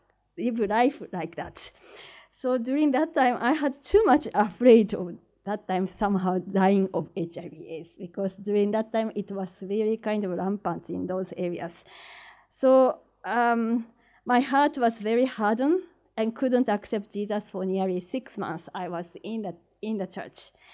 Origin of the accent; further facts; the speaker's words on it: Kyoto, Japan; after returning from Kenya to Kyoto, that was my hometown in March 94, I was with family for 1 year.